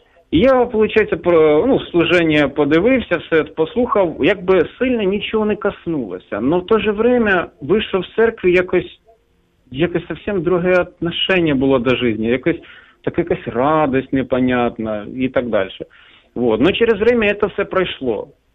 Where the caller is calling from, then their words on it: Dnipro, Dnipropetrovsk Oblast, Ukraine; я з Дніпра.